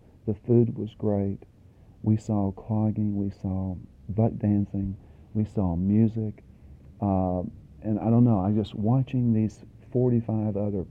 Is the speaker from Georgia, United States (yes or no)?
no; Leatherwood, Kentucky, United States; because I was born in Leatherwood in a coal camp. Yeah. So one of 50 classmates, here I am going back to Eastern Kentucky.